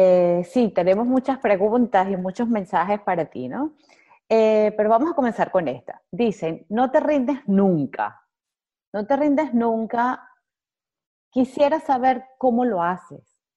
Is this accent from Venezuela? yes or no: yes; Venezuela; Yo soy venezolana